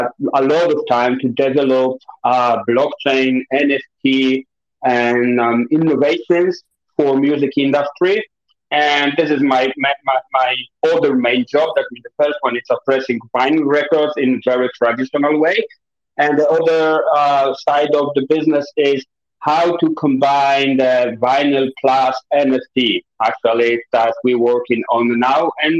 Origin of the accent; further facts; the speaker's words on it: Poland; I'm come from Poland